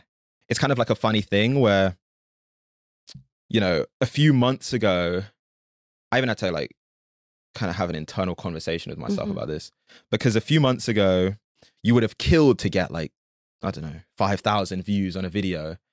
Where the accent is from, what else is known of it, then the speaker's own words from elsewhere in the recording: London, United Kingdom; moved away as an adult; I grew up in London. Mm-hmm. And then when I graduated uni, which is like 4 years ago, 5 years ago, I moved to New Jersey and then I moved to New York.